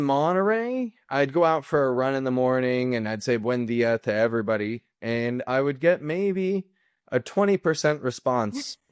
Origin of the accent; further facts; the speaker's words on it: Toronto, Ontario, Canada; now in Calgary, Canada; because I'm new to Calgary. I'm from Toronto myself.